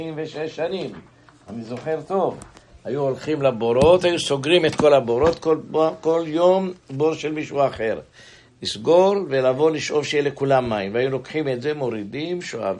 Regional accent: Jerusalem, Jerusalem District, Israel; born there; אני נולדתי בירושלים, היינו בערך 500-600 אלף, בזמן המלחמה.

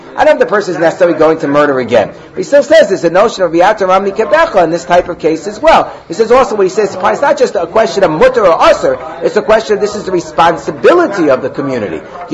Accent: Muncie, Indiana, United States; who is the Rav of my community growing up in Muncie

